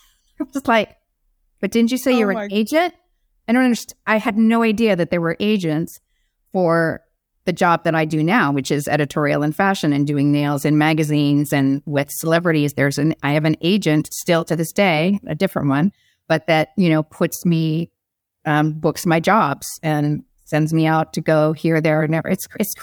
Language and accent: English; Arizona, United States; I didn't know who she was. I did, you know, because I was from Arizona.